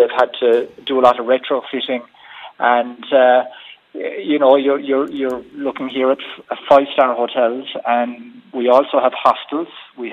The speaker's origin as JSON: {"language": "English", "town": "Kenmare", "region": "Munster", "country": "Ireland", "said": "So I'm from Kinmare, and I suppose since I got married, I'm spending my time between Kinmare and Killarney."}